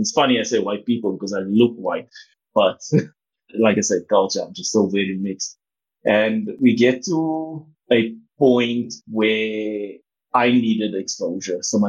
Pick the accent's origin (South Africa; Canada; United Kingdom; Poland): South Africa; Johannesburg, Gauteng; area that I was born in is called Rivoli. I still went to school in other areas, still have family everywhere else, but I grew up in Flerov, which is just outside of another area called Florida. This is all in Johannesburg, very close to mines.